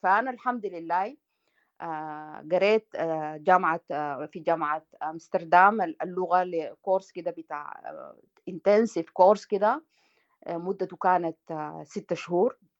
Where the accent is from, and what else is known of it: Sudan; moved away